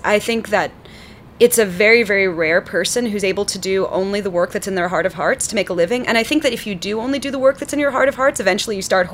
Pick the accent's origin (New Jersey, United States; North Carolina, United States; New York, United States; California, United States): New York, United States; New York City; I'm from New York, so it's very difficult for me to get into this mindset that a lot of people have, that the city is so brutal.